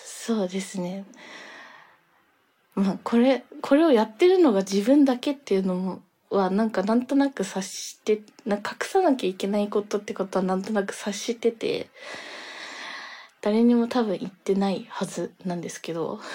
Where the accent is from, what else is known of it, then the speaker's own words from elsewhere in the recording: Tokyo, Japan; 東京生まれ、東京育ちで、まあちょっと、全然、あれですね、東京が本当に東京最高って感じなんですけど、他の県にはあんまり全然住んだこととかはないので、東京は好きです。